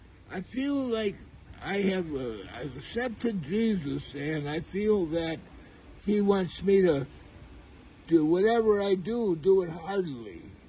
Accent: Cumberland, Wisconsin, United States; Well, yes, I grew up in Cumberland, Wisconsin, 50 miles south of here on a farm, and I bought a guitar and I started playing when I was 13.

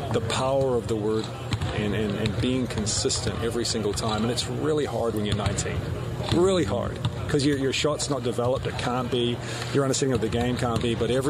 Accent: Tennessee, United States; We joke about, I think he was joking, I was from Tennessee.

